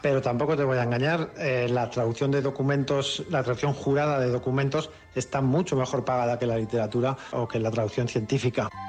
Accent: Zaragoza, Aragon, Spain; born there; also born or lived in Barcelona; Nací en Zaragoza, en España. Me licencié en geología. Después me trasladé a Barcelona, donde me especialicé en vulcanología. Después di un cambio hacia las humanidades y en Barcelona me licencié en traducción

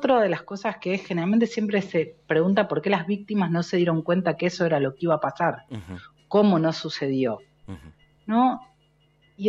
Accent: Buenos Aires, Argentina; Yo soy porteña, entonces tenía que entender la configuración, claro, de La Plata.

